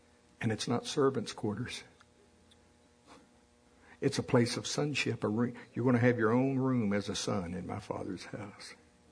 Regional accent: United States; Both of y'all, I can't help it, I'm from Pottawatomie County.

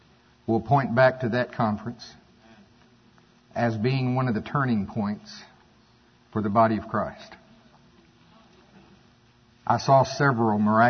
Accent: Oklahoma, United States; I'm definitely not Canadian. I'm from Pottawatomie County, Oklahoma.

